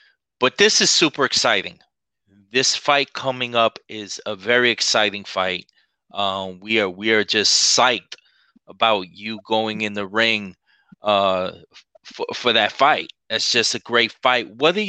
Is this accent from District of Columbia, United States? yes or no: no; Bronx, New York, United States; I'm from the Bronx, I'm from a city, I'm from the block.